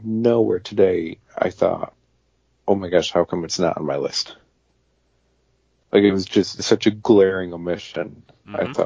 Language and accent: English; New York, United States; But for me, growing up in New York, WPIX, Channel 11, mm-hmm.